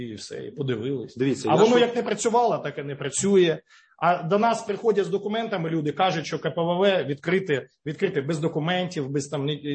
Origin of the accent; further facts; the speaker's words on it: Luhansk Oblast, Ukraine; хоча сам я з Луганської області.